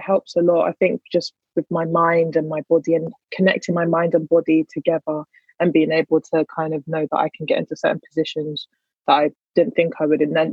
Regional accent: Nigeria; because I'm Nigerian. So a lot of our meals are plant-based.

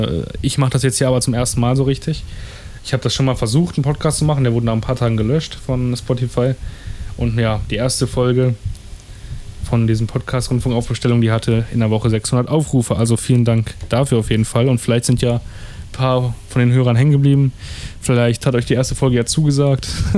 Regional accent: North Rhine-Westphalia, Germany; ich komme aus NRW, aus Ostwestfalen-Lippe.

